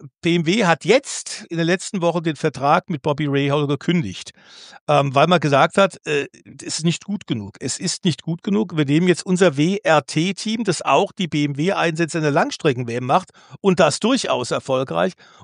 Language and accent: German; Germany; wir kommen aus Deutschland, müssen dann unserem Akzent hier auch kennen und hören